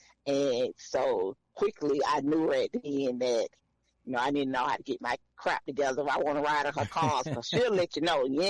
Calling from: Hillsboro, Kansas, United States; So, I live in Hillsboro, Kansas. Just to give an idea, we are like 2 hours from Kansas City and an hour from Wichita.

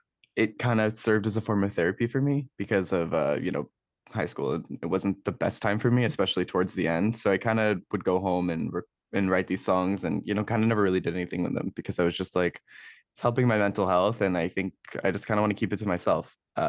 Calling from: Toronto, Ontario, Canada; I am calling you from Toronto.

